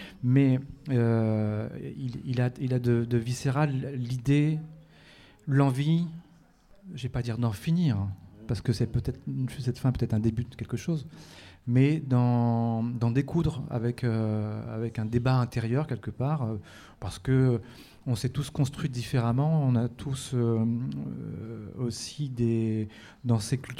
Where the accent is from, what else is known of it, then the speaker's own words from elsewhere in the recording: Orléans, Centre-Val de Loire, France; moi, je suis né à Orléans. Après, on s'est installé à la source.